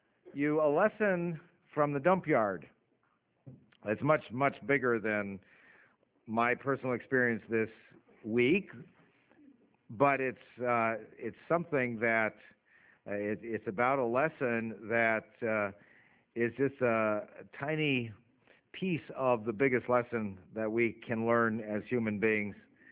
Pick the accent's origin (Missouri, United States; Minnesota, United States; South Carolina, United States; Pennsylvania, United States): Minnesota, United States; also born or lived in Connecticut / Canada; now in Portland, United States; And I grew up in Minnesota and Connecticut, and then Ambassador, and then Canada, British Columbia, and here, and Portland.